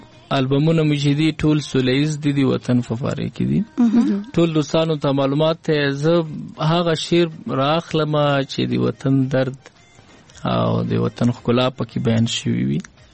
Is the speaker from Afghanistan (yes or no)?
yes; Paktia, Afghanistan; زه خو د فکتیا او ځاځیاریوب ولسوالۍ یم چې د اوس مغرب ولسوالۍ نه زنګ وهلی و.